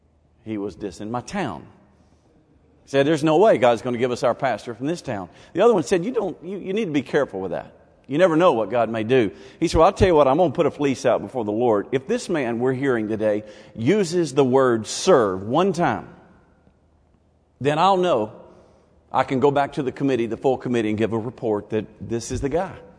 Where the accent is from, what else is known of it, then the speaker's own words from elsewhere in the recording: Memphis, Tennessee, United States; born there; My father was an alcoholic and a gambling addict before I was born in Memphis, Tennessee.